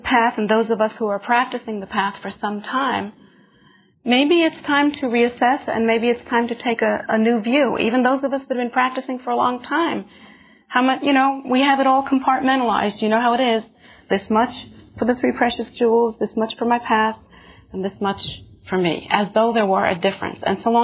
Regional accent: United States; when you go to a place like India, as an American, you think, oh my gosh, the bathrooms, they are so weird.

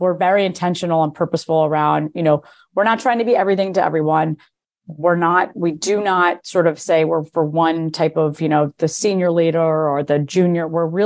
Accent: New Jersey, United States; I grew up in New Jersey, so, and my father worked in New York City for the majority of his career.

